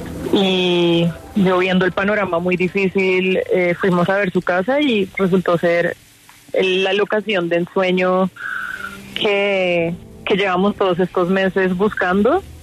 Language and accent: Spanish; Colombia; que compartamos esto todos como colombianos allá.